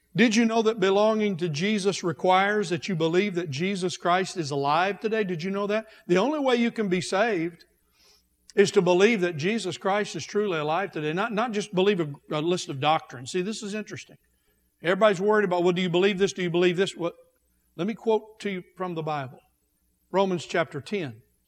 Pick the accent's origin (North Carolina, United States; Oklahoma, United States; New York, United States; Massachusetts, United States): Oklahoma, United States; just like where I grew up in Oklahoma, across this whole part of the country.